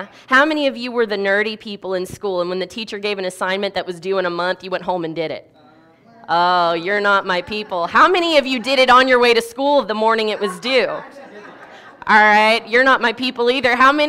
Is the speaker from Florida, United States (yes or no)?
yes; Winter Haven, Florida, United States; As Pastor Bill said, I am from Winter Haven, Florida. If you don't know where that is, nobody does, so that's fine. I usually tell people I'm from Legoland. Legoland, Florida.